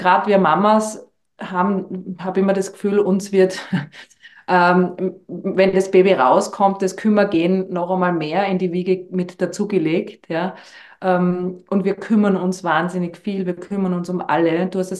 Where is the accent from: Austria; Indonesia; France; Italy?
Austria; Ich sage immer, bei uns in Österreich, wir leben unser Krankheitssystem.